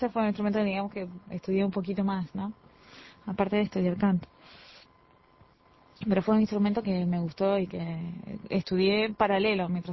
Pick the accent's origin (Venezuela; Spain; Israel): Israel; Yo soy israelí.